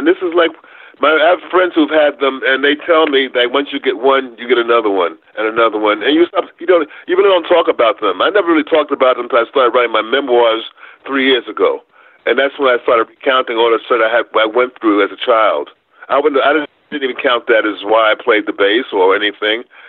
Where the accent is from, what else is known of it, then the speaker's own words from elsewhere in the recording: New York, United States; We enjoyed playing with each other, and they couldn't believe I was from New York.